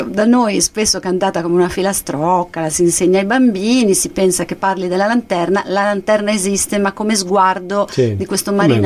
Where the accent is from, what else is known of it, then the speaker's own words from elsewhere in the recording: Genoa, Liguria, Italy; Noi genovesi quel brano lì significa una cosa, per uno che è di un altro luogo evidentemente l'ha colpito questa cosa molto struggente.